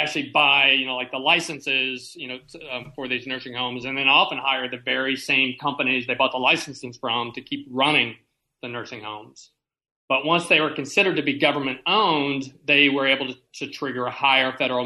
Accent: Indiana, United States; I grew up in Indiana, and I found an example in Indiana that I discussed in the book

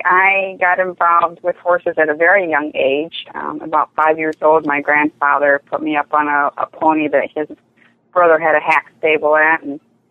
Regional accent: Michigan, United States; now in Maryland, United States; I held a pari-mutuel teller's license after I moved here to Maryland. I grew up in Michigan.

